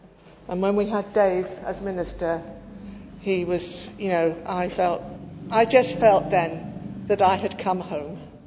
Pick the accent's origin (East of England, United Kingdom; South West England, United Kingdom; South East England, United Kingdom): South West England, United Kingdom; Bournemouth; we made our home in Bournemouth. And we went to Victoria Park Methodist Church, where I was brought up in the Sunday school, went right through Sunday school, youth worship, youth club.